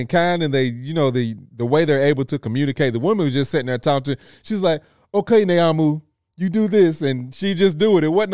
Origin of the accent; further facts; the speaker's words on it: Lexington, Kentucky, United States; I'm from Kentucky, as y'all know, Lexington, Kentucky.